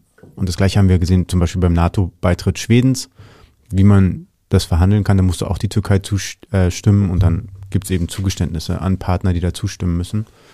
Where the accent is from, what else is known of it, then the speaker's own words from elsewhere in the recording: Berlin, Germany; born there; Haben wir hier in Berlin ja auch erlebt.